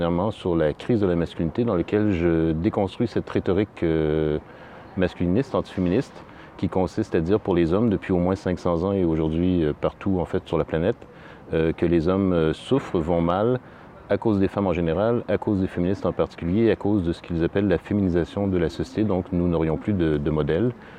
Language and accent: French; Quebec, Canada; je viens du Québec, de l'Université du Québec à Montréal.